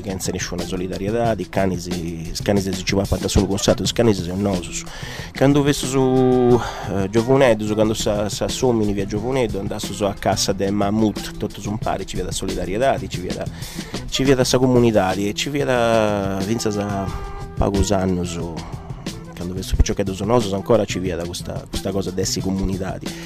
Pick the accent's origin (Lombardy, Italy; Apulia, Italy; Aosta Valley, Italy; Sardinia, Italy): Sardinia, Italy; Non so se sono sardo, sono italiano e sono cittadino del suo mondo.